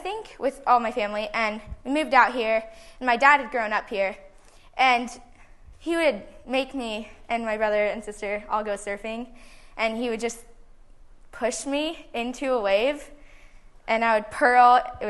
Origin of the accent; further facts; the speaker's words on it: Redwood City, California, United States; born there; I'm 13 years old, and I'm from here. And I was born in Redwood City